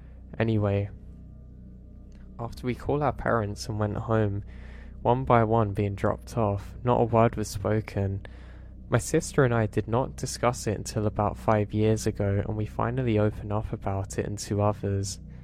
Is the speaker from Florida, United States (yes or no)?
yes; West Palm Beach, Florida, United States; I grew up in West Palm Beach.